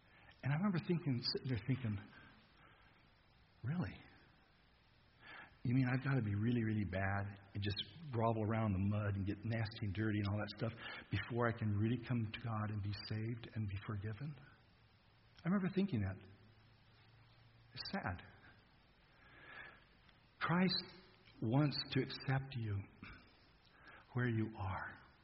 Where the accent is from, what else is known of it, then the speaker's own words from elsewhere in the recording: California, United States; I remember as a kid growing up in the Napa Valley, and I was a senior at PUC Prep